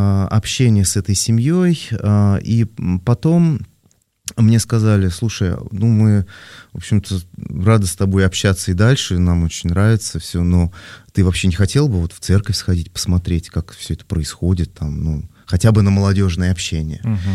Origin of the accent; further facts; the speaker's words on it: Korolyov, Moscow Oblast, Russia; я родился в Подмосковье, город Калининград тогда был, сейчас Королев. Всю жизнь там, вот сколько мне сейчас, 40...